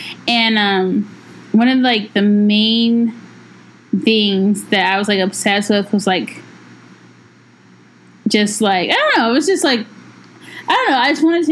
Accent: Dallas, Texas, United States; So I went home because I'm from Dallas.

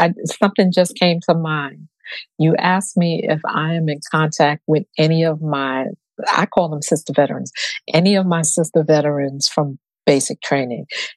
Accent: New York, United States; I carry it with me now because I'm a New Yorker and I came back to New York.

